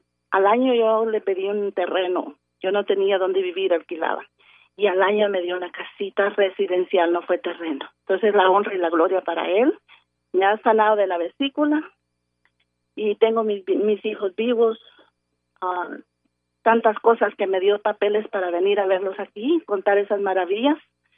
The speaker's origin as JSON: {"language": "Spanish", "country": "Guatemala", "moved": "as an adult", "lives_now": "Chicago, United States", "said": "Tengo un mes de haber venido de Guatemala, estoy aquí en Chicago."}